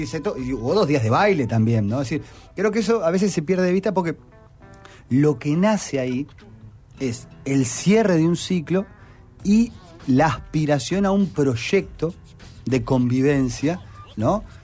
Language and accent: Spanish; Uruguay